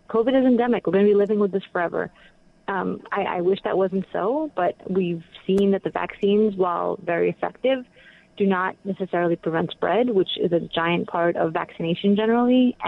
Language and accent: English; New York, United States; I'm a New Yorker. I don't want to nationally divorce. I like being conservative in New York